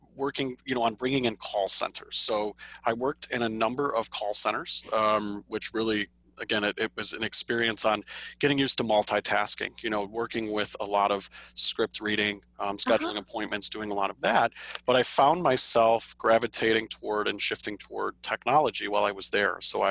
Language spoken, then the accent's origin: English; Chicago, Illinois, United States; But I'm born and raised in Chicago.